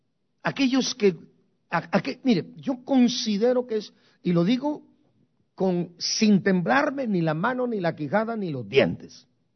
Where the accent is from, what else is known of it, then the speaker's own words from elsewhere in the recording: Guatemala; moved away as an adult; now in United States; yo soy guatemalteco, yo vine a este país cuando tenía 18 años, vine a cumplir 19 años acá